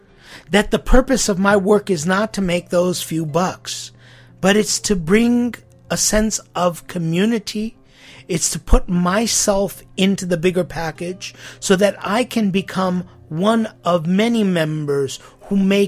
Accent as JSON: {"language": "English", "country": "United States", "tie": "born or raised there", "said": "I remember growing up in America where there was a discussion that it wouldn't be a 5-day week, but it would be a 4-day work week."}